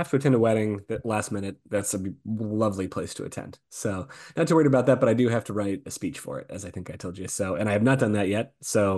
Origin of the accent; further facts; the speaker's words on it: Oregon, United States; So I'm from Oregon originally.